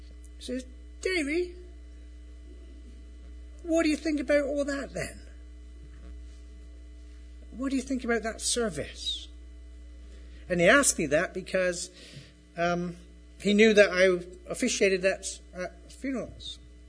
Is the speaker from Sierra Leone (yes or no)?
no; Plymouth, South West England, United Kingdom; moved away; Sunday roast dinner at what was my local pub growing up in Plymouth.